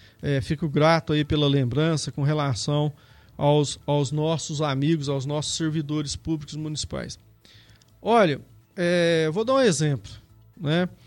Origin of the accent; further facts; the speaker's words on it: Carmo do Rio Claro, Minas Gerais, Brazil; Eu cresci, eu nasci daqui em Carmo do Rio Claro, mas eu saí para estudar, né?